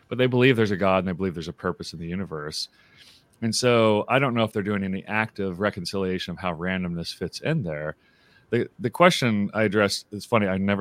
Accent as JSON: {"language": "English", "town": "Tulsa", "region": "Oklahoma", "country": "United States", "tie": "born or raised there", "said": "So I was raised in Tulsa, Oklahoma, which is like the thickest Christian culture in America"}